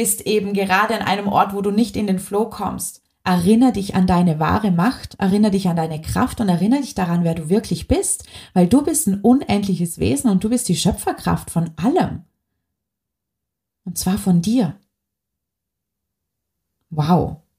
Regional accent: Vorarlberg, Austria; ich nehme jetzt diese Podcast-Folge zum Beispiel auch aus Vorarlberg, aus meiner Heimat auf

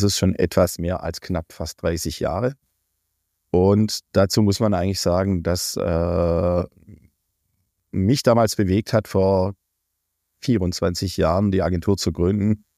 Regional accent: Baden-Württemberg, Germany; Als Schwabe

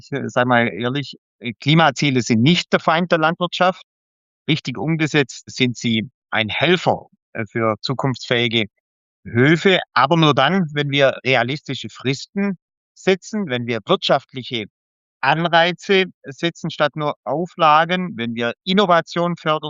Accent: Baden-Württemberg, Germany; selber auf einem landwirtschaftlichen Milchviehbetrieb aufgewachsen, auf der Landwirtschaft sehr verbunden. Meine Heimatregion ist nach wie vor sehr landwirtschaftlich geprägt im Süden von Deutschland am Bodensee.

